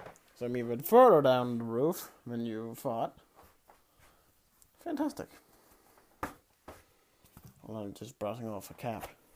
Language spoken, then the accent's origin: English; Denmark; English is a second language; grandma's place to get something for my trip to Copenhagen, funny enough, the capital of Denmark, my home country.